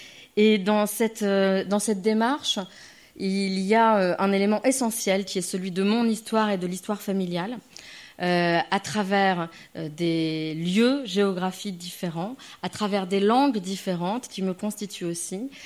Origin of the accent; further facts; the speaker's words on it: Nice, Provence-Alpes-Côte d'Azur, France; born there; je suis née à Nice en 1970 de parents qui venaient d'arriver d'Algérie.